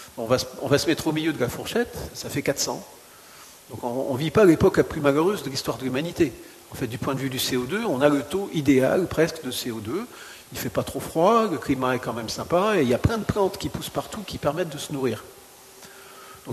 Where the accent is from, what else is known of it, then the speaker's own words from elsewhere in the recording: Canada; Donc, j'ai grandi toute mon enfance au Canada.